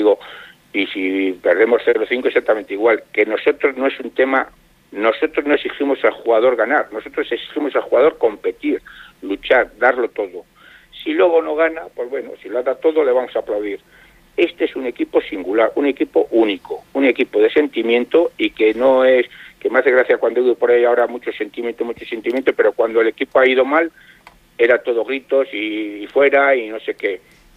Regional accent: Bilbao, Basque Country, Spain; Pues señores, somos de Bilbao y hay que ir a por todas.

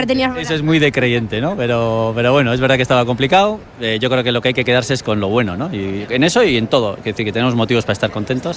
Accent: Zarautz, Basque Country, Spain; Soy de Zarauz de la Costa

